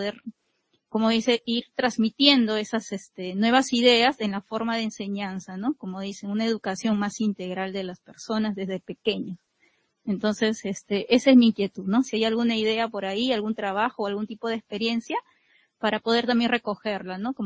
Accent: Peru; Yo vengo de Perú.

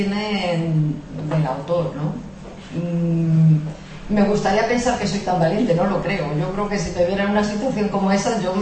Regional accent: Aranjuez, Community of Madrid, Spain; Yo que soy de Aranjuez y allí se habla mucho de Godoy

